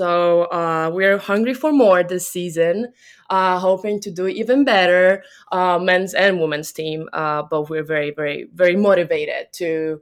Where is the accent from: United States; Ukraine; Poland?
Poland; English is a second language; I come from Poland. Poland is not as advanced as, you know, America and Detroit.